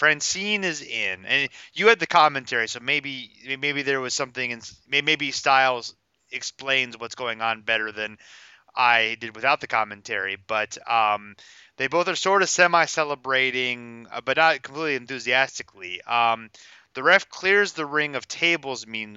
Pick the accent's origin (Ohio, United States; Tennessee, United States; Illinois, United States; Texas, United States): Ohio, United States; I'm from Ohio.